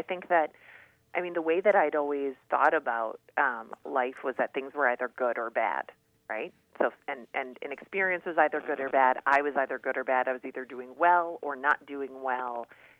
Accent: Minnesota, United States; accent: Minnesota; I am definitely from Minnesota. And you know what? I've never even tried to get rid of this accent

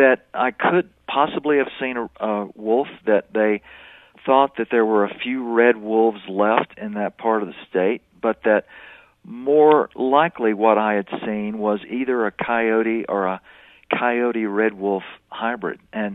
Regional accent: Louisiana, United States; moved away as an adult; Well, I've lived in the West most of my adult life. I grew up in Louisiana, and interestingly enough, my first coyote experiences were actually there.

